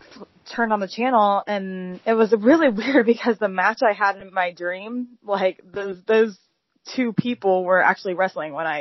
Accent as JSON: {"language": "English", "town": "Cincinnati", "region": "Ohio", "country": "United States", "said": "the person that I was watching was from Cincinnati and where I'm from."}